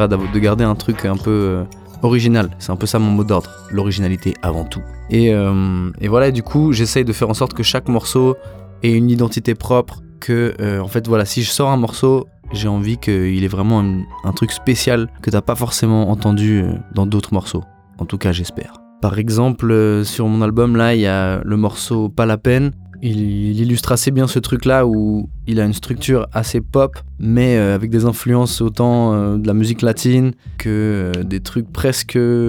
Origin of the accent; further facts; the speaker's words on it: Geneva, Switzerland; Moi je suis un musicien suisse, je viens de Genève